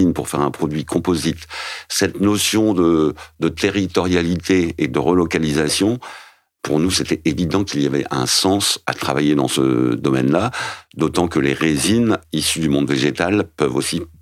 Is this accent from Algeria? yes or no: no; Quimper, Brittany, France; born there; moi je suis né à Quimper dans le Finistère